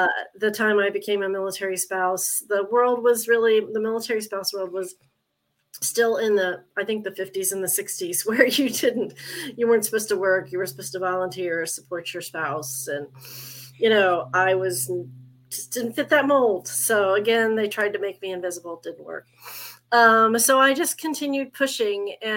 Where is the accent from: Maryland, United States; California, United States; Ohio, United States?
Ohio, United States; I grew up in Appalachia in southern Ohio